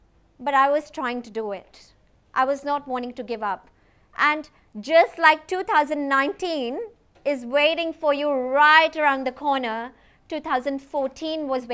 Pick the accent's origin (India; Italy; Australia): India; Growing up in India, I'm from India.